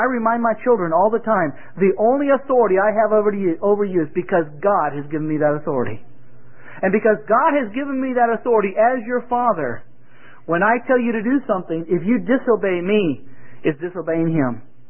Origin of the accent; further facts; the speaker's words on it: Missouri, United States; I'm not from down south. I'm from Missouri, but that's fine. We drank iced tea in Missouri, too.